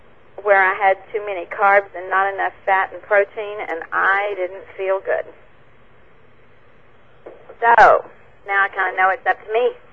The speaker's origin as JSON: {"language": "English", "town": "Horseshoe Bay", "region": "Texas", "country": "United States", "said": "I'm from Horseshoe Bay, Texas, and I'm new to the program"}